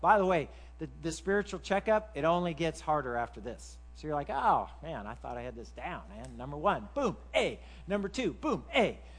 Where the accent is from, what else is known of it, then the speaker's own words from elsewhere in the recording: Kansas, United States; You know, I was from Kansas, but I pulled the Missouri thing on them.